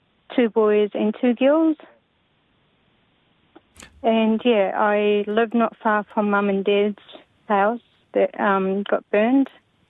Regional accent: Iraq; we come from a refugee from Iraq.

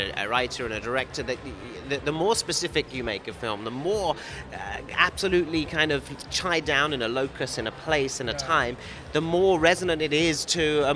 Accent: London, United Kingdom; You know, as a Londoner growing up in that time, but that music was my music.

